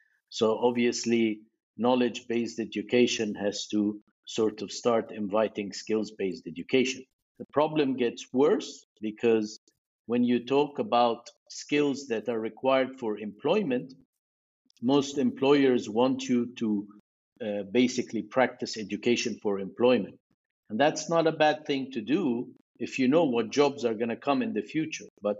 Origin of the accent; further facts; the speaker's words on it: Egypt; now in London, United Kingdom; I'm from Egypt originally